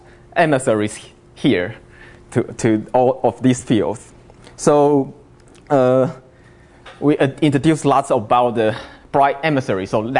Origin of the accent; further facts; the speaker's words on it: Taiwan; I'm from Taiwan, National Central University. So it's a long way from there.